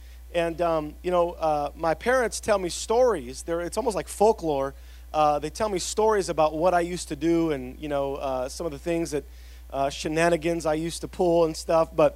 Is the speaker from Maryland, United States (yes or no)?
no; Salinas, California, United States; I grew up in North Salinas near Natividad High School, and 831 represent. No. And so I grew up right there on Lassen Avenue